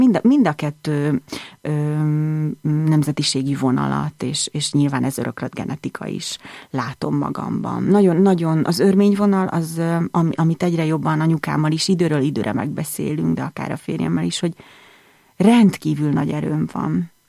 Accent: Hungary; born there; házasodtak össze, ott született a bátyám, és végül úgy döntöttek, hogy Magyarországra költöznek, és így születtem már én.

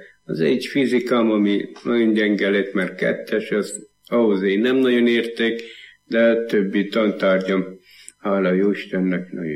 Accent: Somogy, Hungary; Én Somogy megyéből származok

